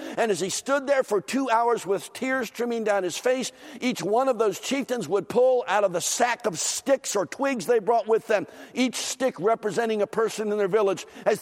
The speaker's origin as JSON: {"language": "English", "town": "Philadelphia", "region": "Pennsylvania", "country": "United States", "tie": "born or raised there", "said": "I was preaching in a church just south of where I grew up in Philadelphia."}